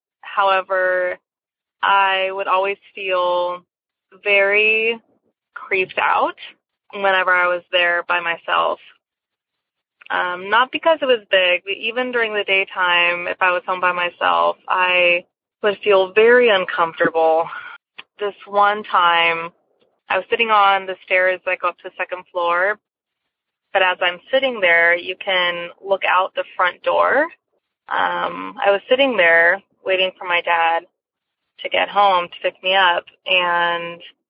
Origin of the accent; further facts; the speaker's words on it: California, United States; I am from California.